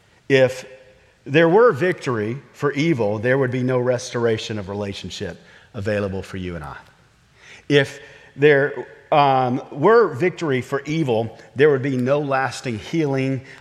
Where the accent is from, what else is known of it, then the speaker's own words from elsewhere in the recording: the South, United States; You've heard me say it because I'm from the South and we got lots of these little quips.